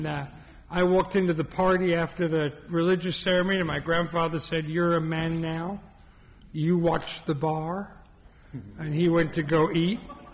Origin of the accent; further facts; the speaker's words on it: Las Vegas, Nevada, United States; I'm an alcoholic. I'm from Las Vegas, Nevada, sober since July 17th of 1996.